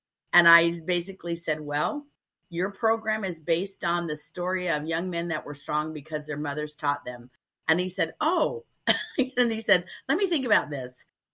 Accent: Texas, United States; born there; Well, first of all, I'm a Texan by birth, and some of the things I'm going to share with you today are very Texan.

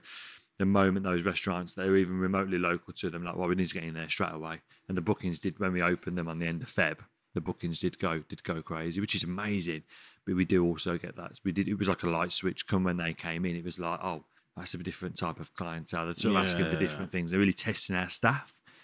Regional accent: Sutton Coldfield, West Midlands, United Kingdom; accent: Brummie; So my accent was coming out more and more. And I said, "Yeah, yeah, yeah." So I've got some from Sutton Coldfield.

